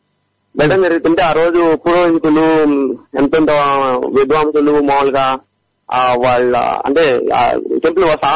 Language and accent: Telugu; Chenghiz Khan Peta, Andhra Pradesh, India; Actual first Singanna సాని పేట మా ఊరు పేరు. సింగన్న సాని, ఈ కొండవీళ్ళు రెడ్డి రాజులు పరిపాలించే కాలంలో మా ఊరు పేరు సింగన్న సానిపేట అండి.